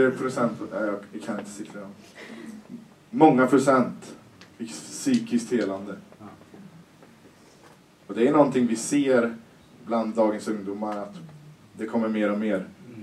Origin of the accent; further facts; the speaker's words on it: Kinneved, Västra Götaland County, Sweden; vi var tre spelare från Kinveden. Det är ganska mycket ändå för att vara ute på landet.